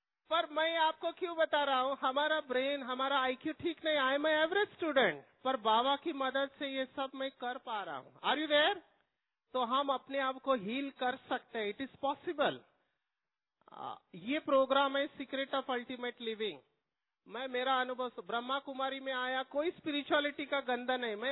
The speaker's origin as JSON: {"language": "Hindi", "town": "Mumbai", "region": "Maharashtra", "country": "India", "tie": "born or raised there", "said": "I have studied in Marathi which is my mother tongue, I am not from a wealthy family, I am born and brought up from a slum area of Mumbai, मैं झोपड़पट्टी में बड़ा हुआ हूँ, 100 square feet में मेरा बचपन गया है"}